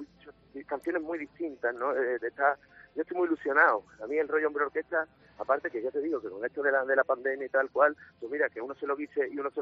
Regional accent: Seville, Andalusia, Spain; accent: Sevillian; Triana siempre, mi acento, mi grupo, mi rollo sevillano

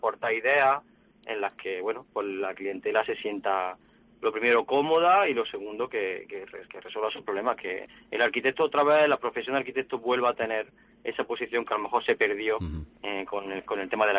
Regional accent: Arjona, Andalusia, Spain; yo decidí volver a mis raíces, a mi provincia y a mi pueblo, que lo quiero mucho y le tengo mucho cariño, Arjona.

